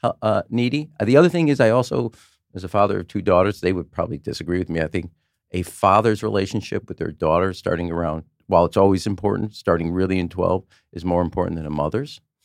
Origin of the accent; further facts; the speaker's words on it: Chicago, Illinois, United States; I'm from Chicago. You want to buy me?